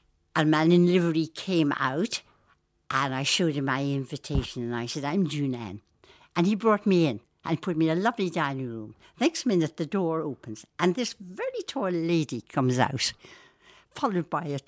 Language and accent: English; Ireland; I am Irish.